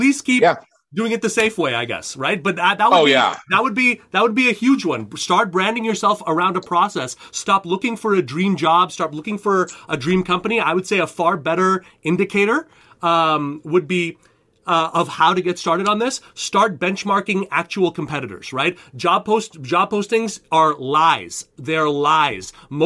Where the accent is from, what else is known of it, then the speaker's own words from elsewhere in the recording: Canada; now in United States; Really, I'm a Canadian, man. I became a U.S. citizen this year after living and paying taxes here since 2006, starting my family.